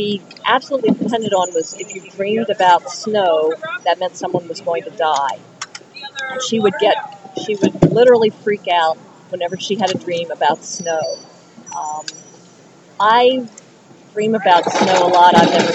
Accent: Appalachia, United States; one of the things that I write about a lot on there is growing up in Appalachia.

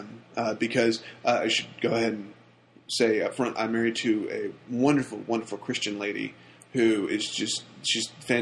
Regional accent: the South, United States; And first and foremost, I realized I'm a Southerner. I'm really proud to be a Southerner.

